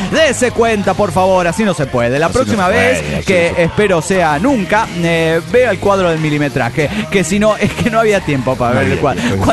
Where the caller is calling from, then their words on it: La Plata, Buenos Aires Province, Argentina; de La Plata, Argentina.